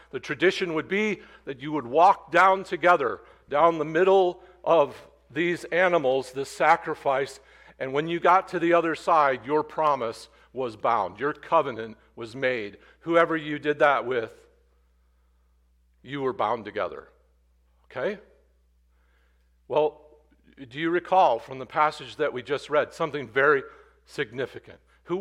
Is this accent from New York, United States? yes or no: no; Oregon, Illinois, United States; I grew up in Oregon, Illinois, a town that was about this size, maybe a little bigger at the time.